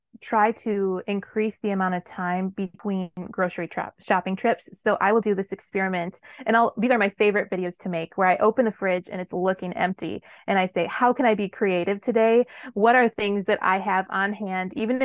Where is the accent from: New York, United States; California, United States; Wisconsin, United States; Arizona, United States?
Wisconsin, United States; When I was back in my home state of Wisconsin, we would shop at Aldi because that was the cheaper option for us.